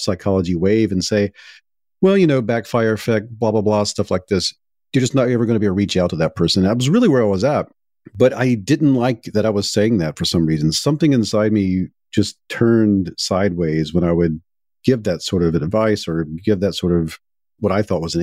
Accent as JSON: {"language": "English", "region": "Deep South", "country": "United States", "said": "And I come from the Deep South."}